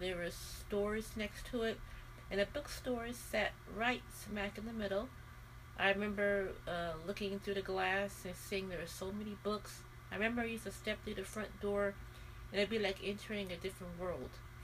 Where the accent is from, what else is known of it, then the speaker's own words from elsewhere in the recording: California, United States; I remember one bookstore I used to attend when I was little, growing up in California.